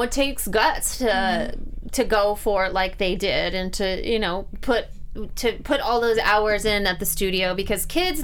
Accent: Missouri, United States; I'm from Missouri.

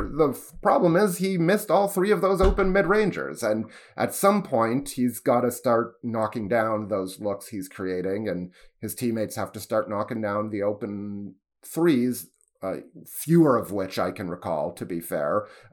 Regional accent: Toronto, Ontario, Canada; just about being a Canadian and a Torontonian in general when you're viewing yourself in contrast to the United States.

